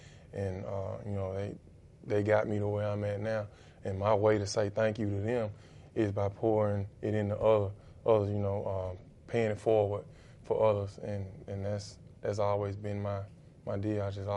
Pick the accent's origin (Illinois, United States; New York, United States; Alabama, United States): Alabama, United States; Selma; I'm from Selma, Alabama. Anybody knows me knows that, and it's a small rural town. Everyone knows everyone